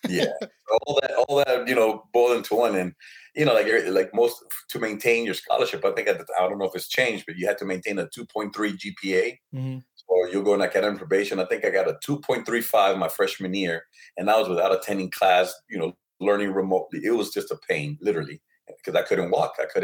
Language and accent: English; New York City, New York, United States; also born or lived in Colombia; But I was born in Colombia. When I was a few months old, my parents moved to New York City, you know, searching for that American dream like everybody else. And it was hard. I mean, it was great memories growing up in New York City for the formational years.